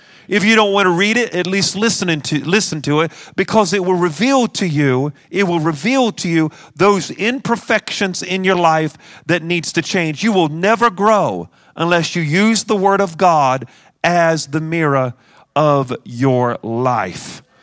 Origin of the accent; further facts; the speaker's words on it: West Virginia, United States; I was raised in West Virginia, you know, and when they ask for a favor, they always cuss themselves out.